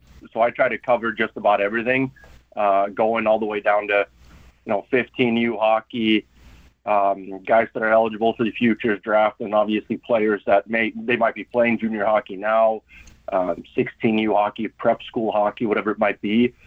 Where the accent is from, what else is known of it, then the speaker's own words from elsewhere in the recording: Stockholm, Stockholm County, Sweden; now in United States; So originally born and raised in Stockholm, Sweden, grew up over in Sweden. They came over to the U.S. 2015, so about 10 or so years ago.